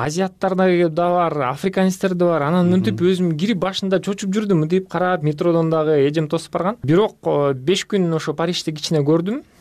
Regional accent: Petrovka, Chuy Region, Kyrgyzstan; moved away as an adult; Эң биринчи мен өзүм Кыргызстандан төрөлгөм, Чүй областында Петровка деген айылдан болом. Ата энем ошактан.

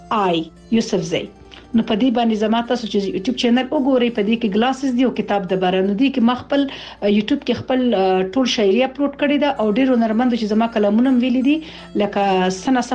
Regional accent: Laghman, Afghanistan; خو زه چې کوم اوسیدونکی یم، نو زه د افغانستان د لغمان اوسیدونکی یم.

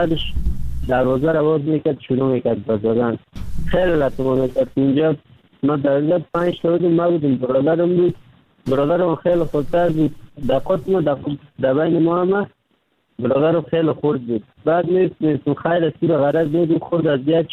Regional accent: Kabul, Afghanistan; now in Turkey; از افغانستان 3 سال میشه رکن سیدنم ترکیه هستم. اما از افغانستان آمدم، طرف پاکستان آوردم، آمدم از کابل آمدم

